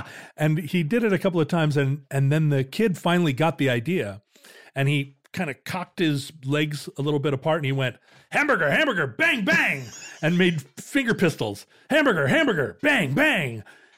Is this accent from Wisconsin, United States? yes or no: no; Alaska, United States; When I was a kid growing up in Alaska, the ham radio signals would often bounce up onto the atmosphere at the pole and bounce back down.